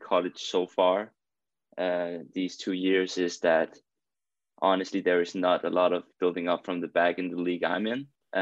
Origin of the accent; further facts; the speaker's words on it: Denmark; English is a second language; I watch that a lot, obviously, because I'm from Denmark.